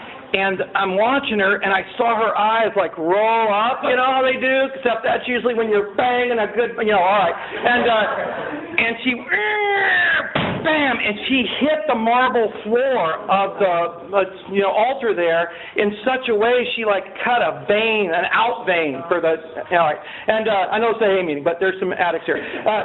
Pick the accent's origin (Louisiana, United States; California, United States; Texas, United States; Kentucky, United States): California, United States; I'm from Wampoke, and everybody's like, where's that at? And I say, oh, it's between Santa Barbara and Pismo Beach.